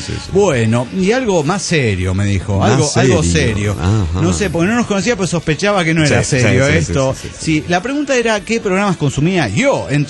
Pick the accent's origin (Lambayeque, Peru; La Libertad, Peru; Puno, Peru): Puno, Peru; Juliaca; de Juliaca, Perú.